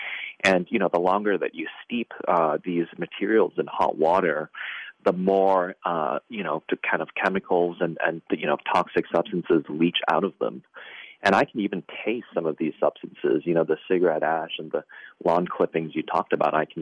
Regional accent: Hong Kong; So I grew up in Hong Kong and was really immersed in a tea culture

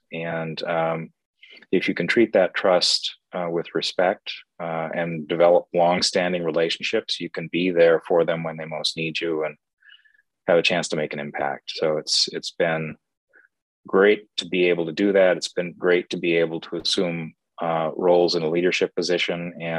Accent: Hibbing, Minnesota, United States; also born or lived in California; I grew up in Hibbing, Minnesota. So I moved to the Twin Cities and went to St. Thomas to come into a more temperate climate and spent the vast majority of my career here.

